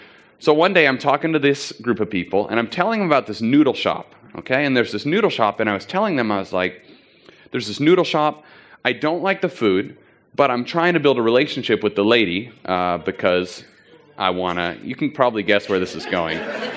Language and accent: English; San Diego, California, United States; now in Australia; We're from Southern California in the States. We're from San Diego area.